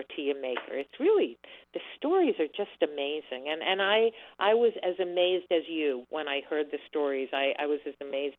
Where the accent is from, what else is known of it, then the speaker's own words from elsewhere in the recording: Miami Beach, Florida, United States; I grew up in Miami Beach, a child of parents who never cooked